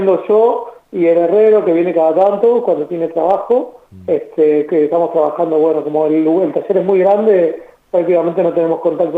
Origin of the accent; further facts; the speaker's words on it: La Plata, Buenos Aires Province, Argentina; yo soy acá de La Plata y realmente el público acá platense es un faro.